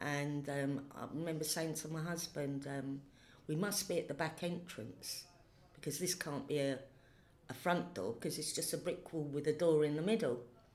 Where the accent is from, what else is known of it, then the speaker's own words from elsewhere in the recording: Kilburn, London, United Kingdom; born there; also born or lived in Thamesmead; I was born in 1956 in Kilburn, North London, which I lived until I moved to Thamesmead in 1987.